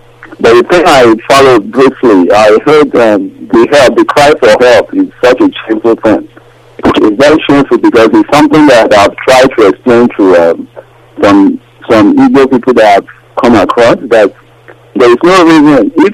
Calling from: Toronto, Ontario, Canada; I'm calling from Canada.

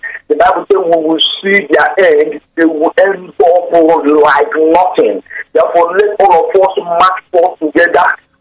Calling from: Aba, Abia, Nigeria; I am calling from Aba. I am in Biafra land.

